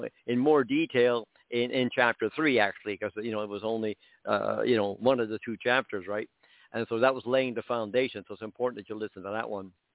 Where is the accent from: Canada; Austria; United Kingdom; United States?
Canada; I'm Canadian, living in Canada.